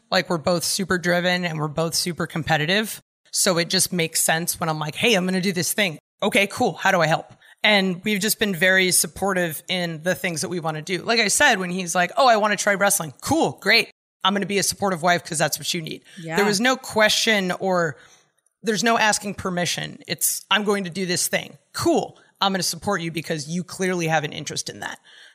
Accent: California, United States; moved away; I grew up in California and I moved away, so that should tell you something.

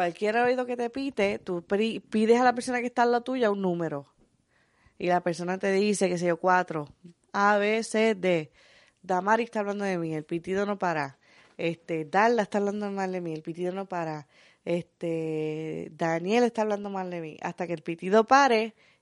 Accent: Puerto Rico; de donde yo vengo, la plena. Estamos hablando de la plena de donde yo vengo. Es un pueblito, pues, es como que hasta apartado del pueblo de Salinas.

